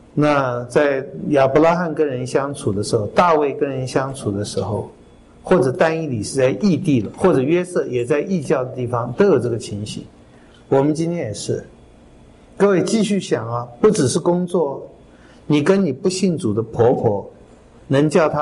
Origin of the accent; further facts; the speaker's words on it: China; 而且你要再讲，我们中国人讲话，单一礼是我们中国五代史的冯道